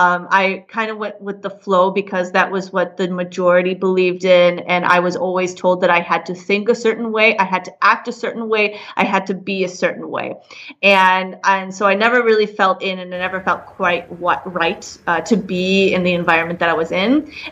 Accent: Capac, Michigan, United States; now in Aarhus, Denmark; I am from a small village in Michigan. I like to say Detroit because it sounds more badass, but that's not really the truth. I come from a very small town called KPAC, it's by Port Huron

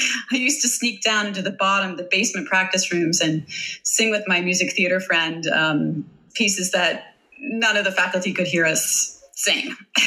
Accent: Nova Scotia, Canada; I grew up on the east coast of Canada in a province by the name of Nova Scotia. And it's beautiful there. It still is beautiful there, although I haven't been lately for very good reasons.

